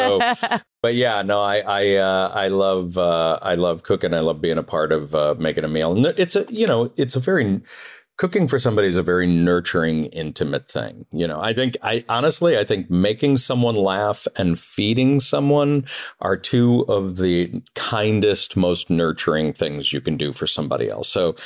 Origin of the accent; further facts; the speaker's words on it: Northeast, United States; So even though I grew up in the Northeast, I feel like I was raised Southern.